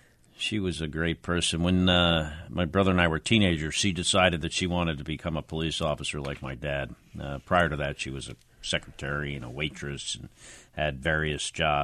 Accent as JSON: {"language": "English", "town": "West Orange", "region": "New Jersey", "country": "United States", "tie": "born or raised there", "said": "As a volunteer, as a young kid in my hometown of West Orange, New Jersey."}